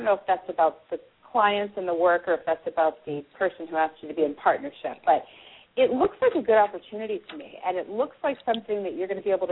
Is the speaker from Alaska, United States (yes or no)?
no; Seattle, Washington, United States; born there; Oh, thank you so much, Seattle. I was born in Seattle.